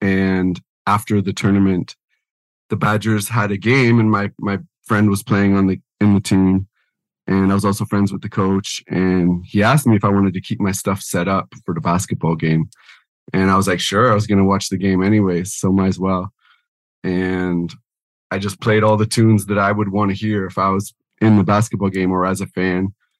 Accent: Niagara, Ontario, Canada; I was from Niagara, of course, and I used to come up to Niagara and spend some time.

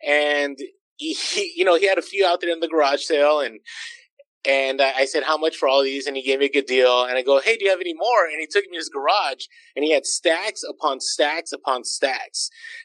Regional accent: San Francisco, California, United States; I grew up in San Francisco, and I was a big football fan of the 49ers

